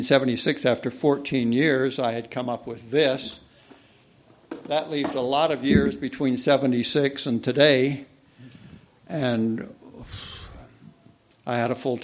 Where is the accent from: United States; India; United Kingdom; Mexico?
United States; Salt Lake City, Utah; born there; I was born in Salt Lake, raised Mormon, did not go on a mission, studied overseas for a couple of years and was in the service a couple of years